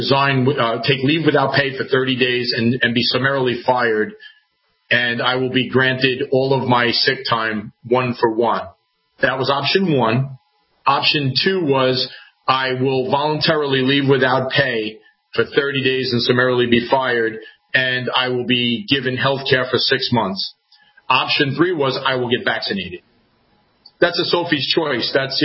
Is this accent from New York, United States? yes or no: yes; Queens, New York, United States; I grew up in Queens, very modest. I'm one of eight. Very modest beginnings. I went to a tough high school, went to John Adams High School.